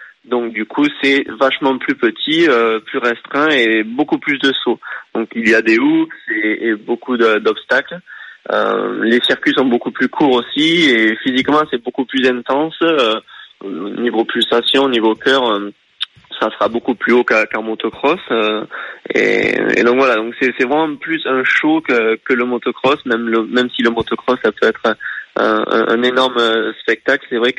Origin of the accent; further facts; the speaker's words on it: France; Ben ouais, j'ai grandi en France et je suis monté de catégorie en catégorie